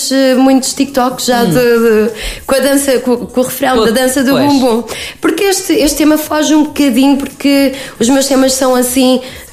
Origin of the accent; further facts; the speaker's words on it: Praia de Mira, Centro, Portugal; Eu sou da Praia de Mira e os meus colegas de cada localidade, não é?